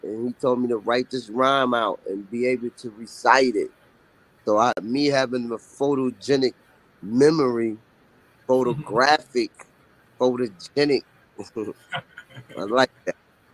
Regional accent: Roosevelt, New York, United States; also born or lived in Central Islip; Was grew up in Roosevelt and Central Islip.

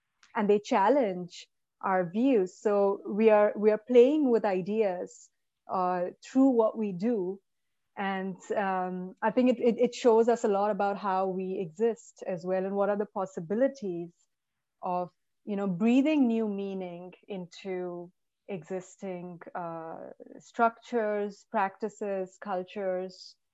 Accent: India; because I grew up in India in a very populated city, and I saw so many children on the streets

